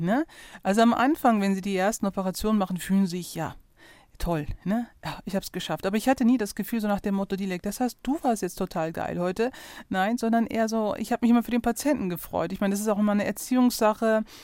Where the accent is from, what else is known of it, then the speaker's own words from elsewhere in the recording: Neuss, North Rhine-Westphalia, Germany; aber als Heimattitel ist schon Neuss, ja.